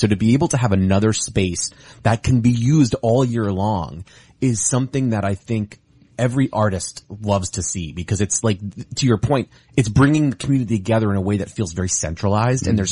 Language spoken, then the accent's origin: English; St. Petersburg, Florida, United States; That, you know, I'm from St. Pete.